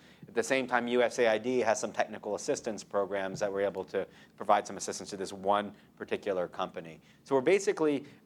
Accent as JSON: {"language": "English", "town": "Washington", "region": "District of Columbia", "country": "United States", "tie": "born or raised there", "said": "I'm from Washington, D.C. This is the best way the U.S. government has ever worked in my entire life. Never lived in any city than Washington. I'm a true Washingtonian."}